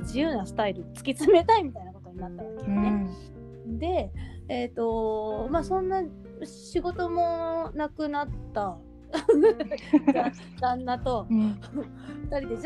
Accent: Tokyo, Japan; 要はずっと私東京生まれで東京育ちで、何もそこに対して疑問も感じていなかったのね

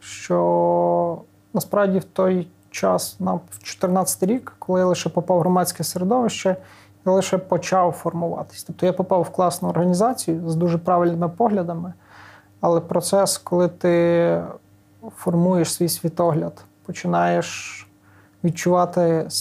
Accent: Ternopil, Ternopil Oblast, Ukraine; moved away as an adult; Я з Тернополя, я там народився, там виховувався, ріс, навчався і згодом поїхав.

